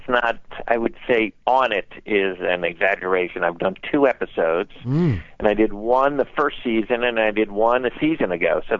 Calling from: Los Angeles, California, United States; I'm calling from a little place called Los Angeles, California.

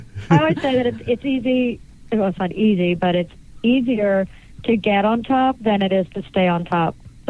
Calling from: Fort Lauderdale, Florida, United States; also born or lived in Los Angeles; I am in sunny Fort Lauderdale.

